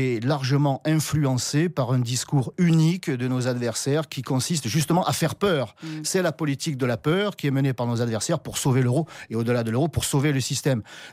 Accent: France; parce que nous sommes français, nous sommes européens

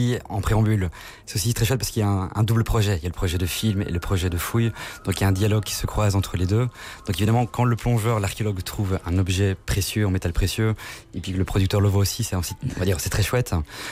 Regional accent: Belgium; Donc, écoutez, donc, en tant que belge, j'ignorais totalement.

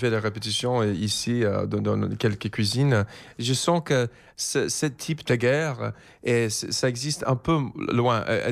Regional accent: Philadelphia, Pennsylvania, United States; French is a second language; Je viens de Philadelphie, tu sais. Je ne viens pas à Hollywood. Hein. Et ma mère, sa famille vient d'Italie. Mon père, sa famille vient d'Irlande.

